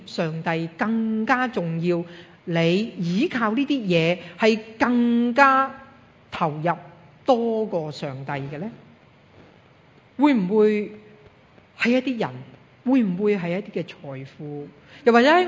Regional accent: Hong Kong; 我哋香港人都好留意嚇、我哋要咧食得健康嚇

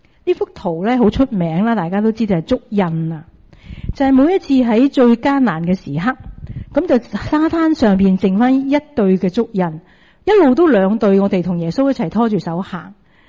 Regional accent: China; 我哋中國人

